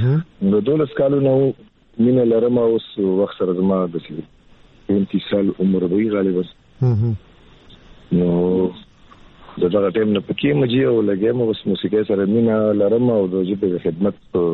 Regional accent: Peshawar, Khyber Pakhtunkhwa, Pakistan; پلارم د پیښور پیداوار پیښور کې دغه سیمونږ هم پیښور کې پیدا شوي وو دلته لوی شوي وو

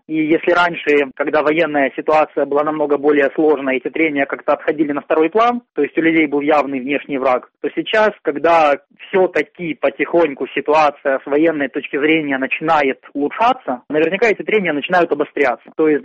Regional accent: Donetsk, Donetsk Oblast, Ukraine; помочь в наведении порядка в моем родном городе, то есть в городе, в котором я живу и собираюсь жить дальше

